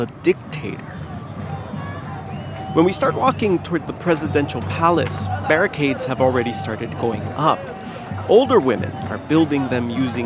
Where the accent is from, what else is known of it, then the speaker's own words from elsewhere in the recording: United States; When they find out I'm American, they often tell me that they feel abandoned